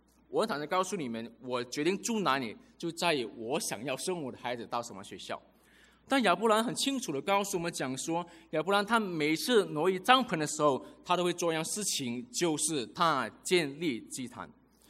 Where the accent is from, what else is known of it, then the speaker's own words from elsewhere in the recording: Malaysia; moved away; also born or lived in Auckland, New Zealand / Nelson, New Zealand / Singapore; 那我从小到大我一直不断的搬家，我从马来西亚移民到纽西兰的奥克兰城市，那我从奥克兰城市后来我又走到兰岛的尼尔森去念书，那念完书之后呢，后来我又回到奥克兰城市里面去住。